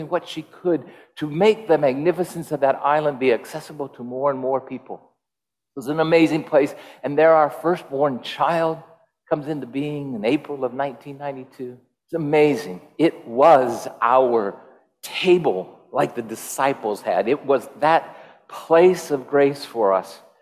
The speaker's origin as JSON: {"language": "English", "region": "Hawaii", "country": "United States", "tie": "born or raised there", "said": "Now, I grew up here in Hawaii for the most part, but I had only been to Kauai once when I was 12 years old"}